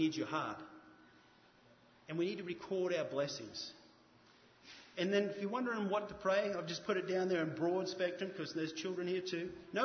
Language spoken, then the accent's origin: English; Australia; I'm a boatie. I come from Australia, and I've spent a lot of time offshore.